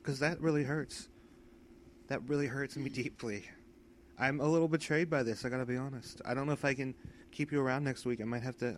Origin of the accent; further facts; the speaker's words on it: the South, United States; And I'm from the South, so I hear a lot of southern accents.